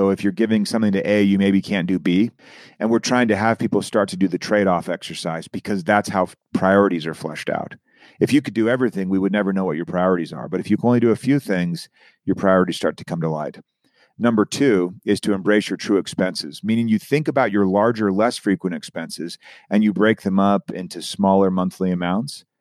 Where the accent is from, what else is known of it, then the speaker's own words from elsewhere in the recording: Phoenix, Arizona, United States; I was born and raised in Phoenix.